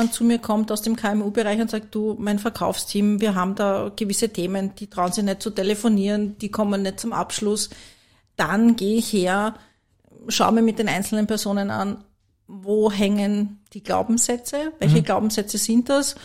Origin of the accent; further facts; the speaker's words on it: Vienna, Austria; ich bin eine Urwienerin. Ich bin geboren und aufgewachsen in Wien.